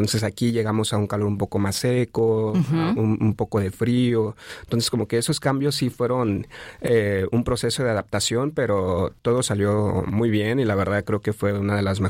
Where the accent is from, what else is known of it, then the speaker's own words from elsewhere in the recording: Acapulco, Guerrero, Mexico; born there; yo nací en el bello puerto de Acapulco. Entonces, en 1999